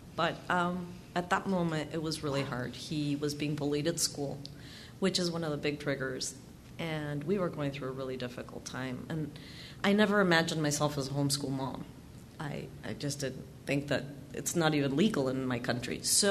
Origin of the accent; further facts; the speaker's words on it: Mexico; We're from Mexico, so we didn't listen to StoryCorps growing up.